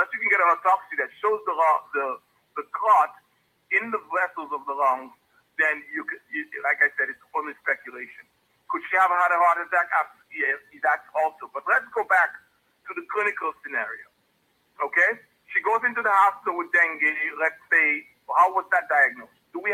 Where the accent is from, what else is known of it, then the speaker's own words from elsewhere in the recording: Pointe Michel, Saint Luke Parish, Dominica; We grew up in Point Michelle together.